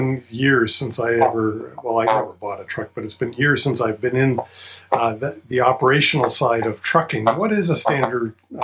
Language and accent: English; Canada; I think being Canadian and helping Canadians is a Canadian thing to do.